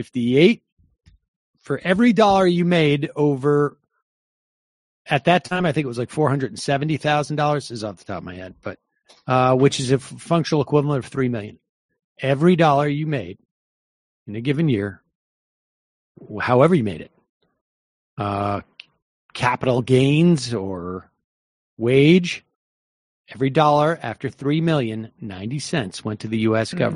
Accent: Florida, United States; I'm Venezuelan. I grew up in South Florida.

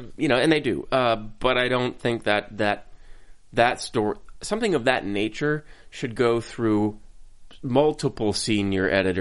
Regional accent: Minnesota, United States; I'm from Minnesota, for crying out loud.

